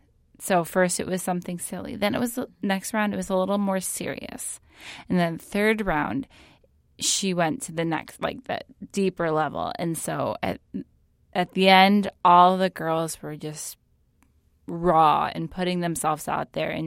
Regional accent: Michigan, United States; If you knew me, you would know that my home state is Michigan.

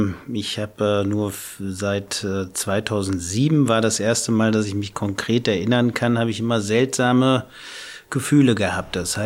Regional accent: Cologne, North Rhine-Westphalia, Germany; ich bin komme aus Köln, bin 47 Jahre alt inzwischen. Ich lebe in Köln, bin jetzt nach Bonn mit dem Auto gekommen.

